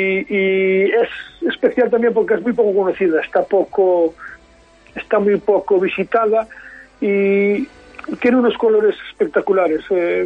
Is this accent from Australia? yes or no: no; Burela, Galicia, Spain; el rincón especial que yo tengo en la zona, y como no en mi pueblo, en mi querido pueblo Burela